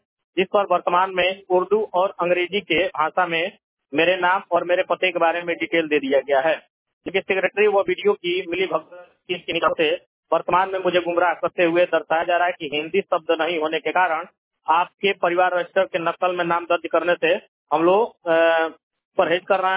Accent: Uttar Pradesh, India; बड़ी मस्जिद पनकड़ा सोनपुर जनपद देवरिया का मूल निवासी हूँ।

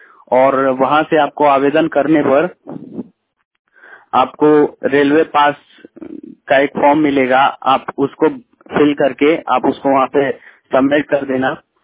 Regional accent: Kushinagar, Uttar Pradesh, India; now in Lucknow, India; क्योंकि मैं कुशीनगर से हूँ, लखनऊ में रहता हूँ, पढ़ाई करता हूँ मैं

